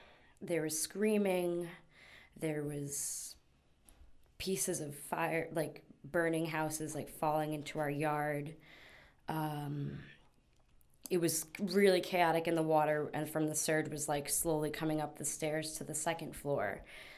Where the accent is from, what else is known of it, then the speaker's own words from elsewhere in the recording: Rockaway, New York, United States; Rockaway resident. … I grew up here my whole life. It's been my hometown, my heart, my love, my soul.